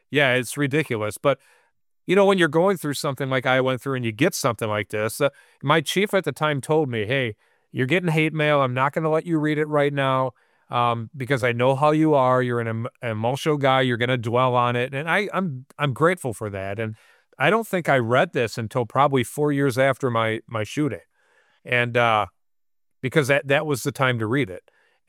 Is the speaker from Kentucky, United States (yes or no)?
no; Racine, Wisconsin, United States; when I first started my career in law enforcement, I worked for the Racine Police Department, my hometown.